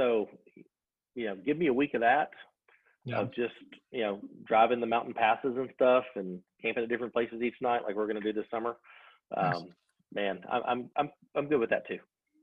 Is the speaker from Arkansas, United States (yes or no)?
yes; Arkansas, United States; And growing up in Arkansas, we just don't get a lot. I mean, major snow for us when I was a kid was like 3 inches.